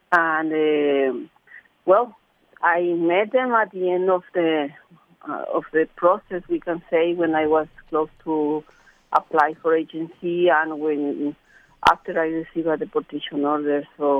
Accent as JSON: {"language": "English", "country": "Mexico", "second_language": "English", "moved": "as an adult", "said": "I am from Mexico."}